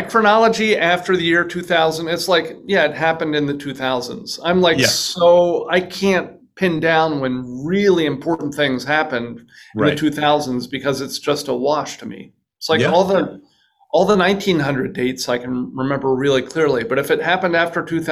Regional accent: Frederick, Maryland, United States; Oh, you know, my parents, I grew up in Frederick, Maryland

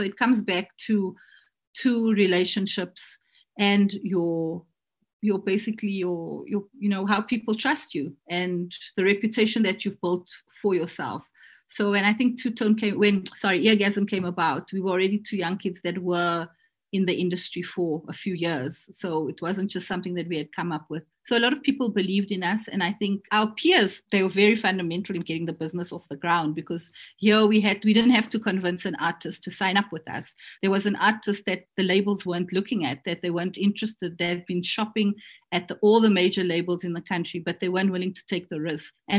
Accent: Durban, KwaZulu-Natal, South Africa; now in Johannesburg, South Africa; I think being in Johannesburg, and I'm also from Durban

